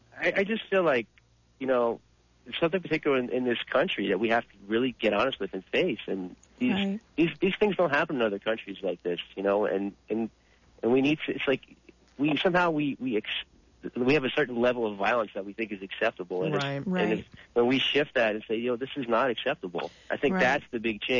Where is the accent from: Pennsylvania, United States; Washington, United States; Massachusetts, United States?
Pennsylvania, United States; Actually, I grew up in Pennsylvania, though.